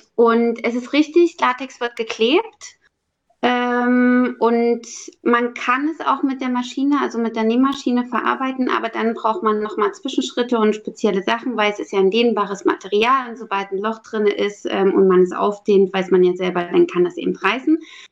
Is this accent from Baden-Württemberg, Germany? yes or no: no; Halle, Saxony-Anhalt, Germany; ich habe eine Ausbildung zur Modegestalterin gemacht, mhm, in meiner Heimatstadt in Halle-Saale.